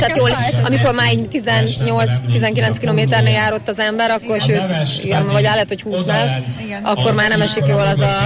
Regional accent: Cserépfalu, Borsod-Abaúj-Zemplén, Hungary; mert én helyi lakos vagyok, egyébként Cserépfaluból származom.

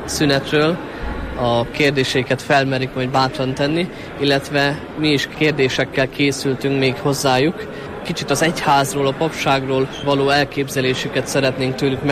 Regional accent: Gyöngyöspata, Heves, Hungary; Gyöngyöspatáról származom, és jelenleg 6 éves vagyok az Egri Érseki Papnevelő Intézetben, az Egri Szemináriumban.

